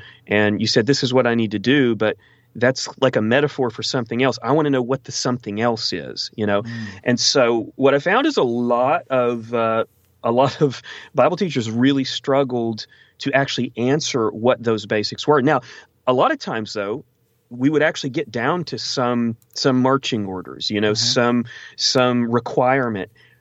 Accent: Texas, United States; I grew up in Texas, mm-hmm. still live in Texas, right near the border of Louisiana.

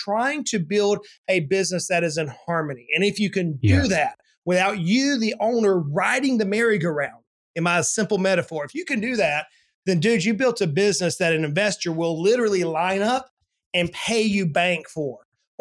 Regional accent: Georgia, United States; Yeah, Scott, I grew up in the South, man. I'm a country boy at heart. That's who I am, and I can remember, you know, in the South Georgia heat, we would go to the playground

